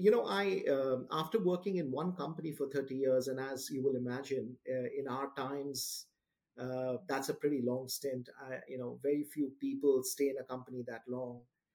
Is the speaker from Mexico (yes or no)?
no; Mumbai, Maharashtra, India; I grew up in Mumbai, so I'm from India. That's the city I grew up in. I was born and bred in Mumbai.